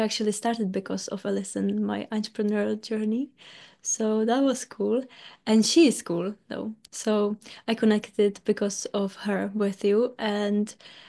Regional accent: Czechia; English is a second language; moved away as an adult; now in United Kingdom; And I'm living in UK, but originally I'm from Czech Republic, but I live in UK for 5 years already.

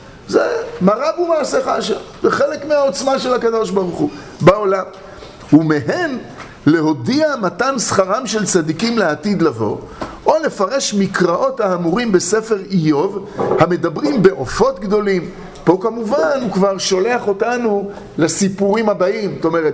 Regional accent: Tel Aviv, Tel Aviv District, Israel; בתור תל אביבי, אז אני יורד ישר לים בתל אביב

